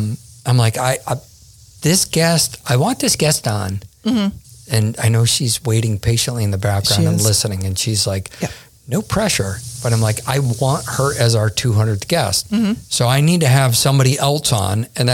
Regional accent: Syracuse, New York, United States; I grew up in Syracuse.

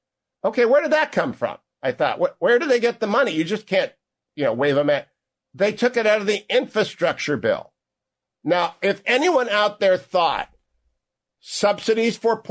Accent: Ohio, United States; I just sort of thought that because I'm just from Ohio

